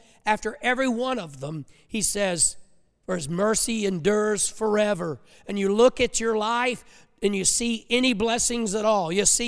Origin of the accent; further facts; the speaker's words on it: United States; I'm an American. I'm a patriot. I have been all my life.